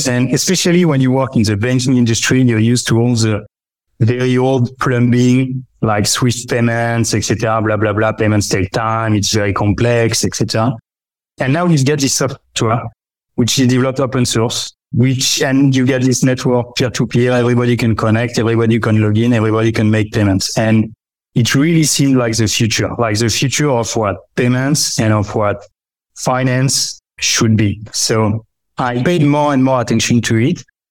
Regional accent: France; English is a second language; also born or lived in Hong Kong; when I was living in Hong Kong, I'm from France. I'm French. Maybe you noticed by the accent.

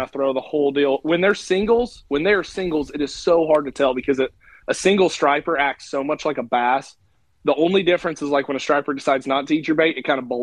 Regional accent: Illinois, United States; Which, you know, growing up in Illinois and not fishing tournaments from the age of four, I was behind the eight ball really bad in terms of catching up to everybody tournament fishing wise.

